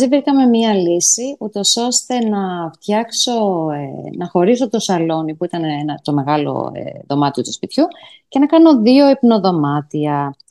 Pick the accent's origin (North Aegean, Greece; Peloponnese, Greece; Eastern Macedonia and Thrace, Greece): Peloponnese, Greece; Arfara; εγώ η καταγωγή μου, εγώ μεγάλωσα στα Αρφαρά Μεσσηνίας, λοιπόν.